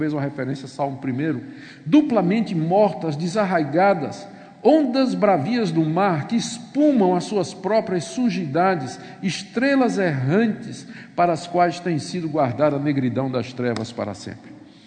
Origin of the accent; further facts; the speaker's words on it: Recife, Pernambuco, Brazil; Eu cresci em Recife, cidade praieira, praias maravilhosas que têm um nome exatamente porque as praias são protegidas por uma fileira de arrecifes, não é?